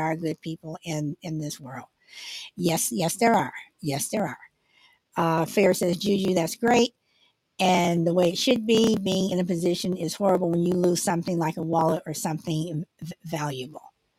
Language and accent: English; California, United States; I'm from California.